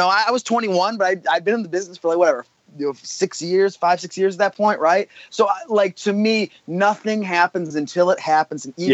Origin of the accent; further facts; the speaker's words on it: Michigan, United States; So Alex Shelley and I, we paired up. We're both from Michigan, and we paired up and we started traveling together